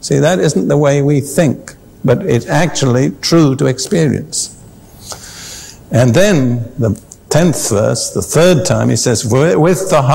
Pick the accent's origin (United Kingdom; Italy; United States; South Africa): United Kingdom; I grew up in Britain amongst people who were good churchgoers.